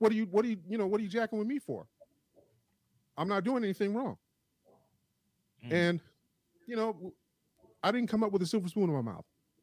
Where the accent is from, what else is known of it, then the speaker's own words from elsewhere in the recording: Los Angeles, California, United States; I grew up in Los Angeles.